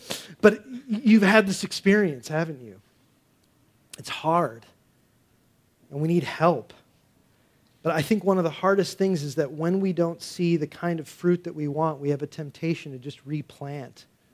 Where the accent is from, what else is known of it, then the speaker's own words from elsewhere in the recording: Connecticut, United States; And I came from Connecticut where there's like no churches anywhere. And I came here and I'm like, oh, everybody's Christian.